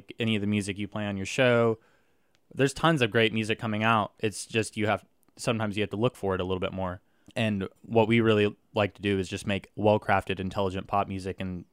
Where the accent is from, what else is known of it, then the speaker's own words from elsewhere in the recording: Fort Worth, Texas, United States; also born or lived in Grapevine / Dallas; I was born in Fort Worth over at Harris Methodist Hospital. And I lived in like Grapevine and then Fort Worth and Dallas.